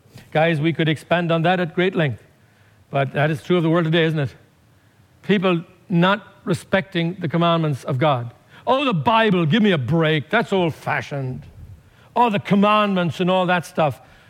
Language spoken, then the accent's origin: English; Ireland